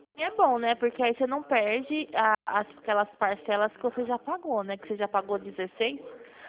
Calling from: São Paulo, Brazil; Eu falo de São Paulo.

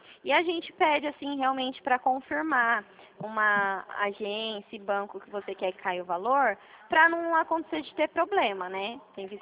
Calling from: Presidente Prudente, São Paulo, Brazil; A gente é daqui da região de Presidente Prudente, você conhece?

